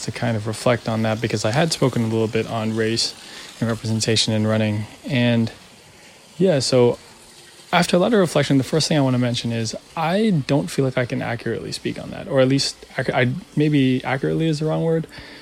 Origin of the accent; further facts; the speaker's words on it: Philippines; I don't identify as Black or African American. I'm a Filipino man.